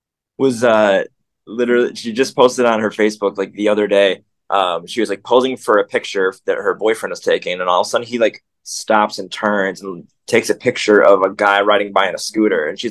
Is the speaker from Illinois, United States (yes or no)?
yes; Chicago, Illinois, United States; So we're all from Chicago, born and raised.